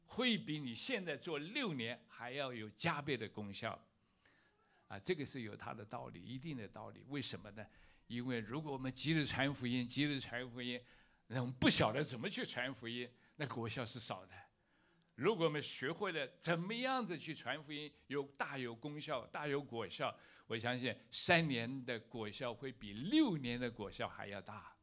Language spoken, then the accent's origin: Chinese; China; 我们中国人那种骄傲